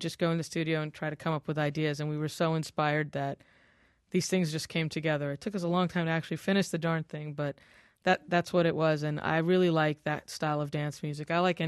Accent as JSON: {"language": "English", "town": "Westbury", "region": "New York", "country": "United States", "tie": "born or raised there", "said": "Well, I grew up in New York City, in a suburb of New York, Westbury, Long Island, around the time, without revealing too much about my age, when hip hop was just coming to the fore."}